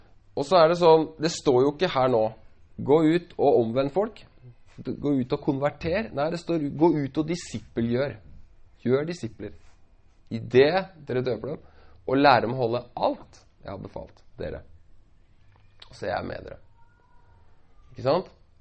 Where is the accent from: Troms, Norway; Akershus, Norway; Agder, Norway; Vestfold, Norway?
Vestfold, Norway; Larvik; for jeg er fra Larvik, rett borti svingen der.